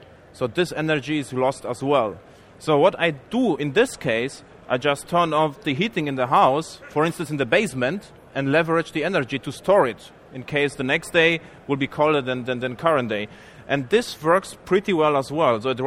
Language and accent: English; Bavaria, Germany; now in California, United States; You have to know as well, I'm from Bavaria. So we have strong winters with minus degrees.